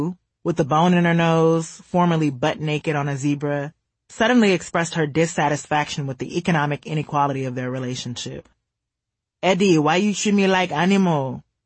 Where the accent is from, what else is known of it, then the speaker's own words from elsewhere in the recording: Senegal; And we became fast friends when she found out I was from Senegal. Oh my God, the guys in Senegal are so cute. The first time I ever felt beautiful was when I went back to Senegal my sophomore year of high school.